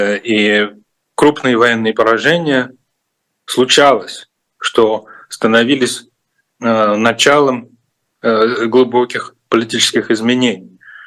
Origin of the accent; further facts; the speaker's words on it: Russia; я сам изначально из России, поэтому мне неловко, представитель страны агрессора